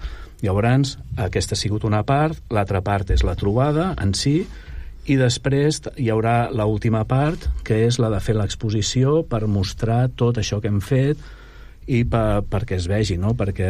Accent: Catalonia, Spain; malgrat que nosaltres som del Maresme

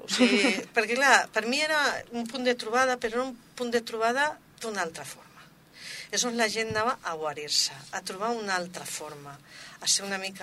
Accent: Barcelona, Catalonia, Spain; jo sóc de Barcelona, de fet, vaig néixer a Barcelona i sempre cada any anàvem a estiujar a Camprodon

